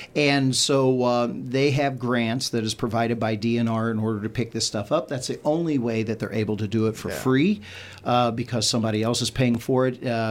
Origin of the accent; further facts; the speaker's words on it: Hancock, United States; I'm not really new to the community. I live over in Washera County. Okay. So I'm from Hancock.